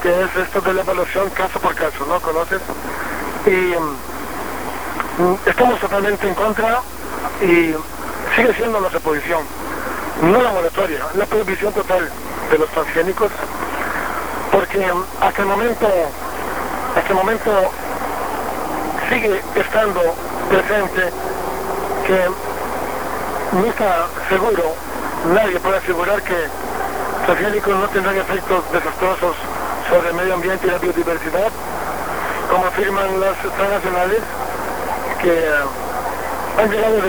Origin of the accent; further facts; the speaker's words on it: Costa Rica; yo soy de Costa Rica.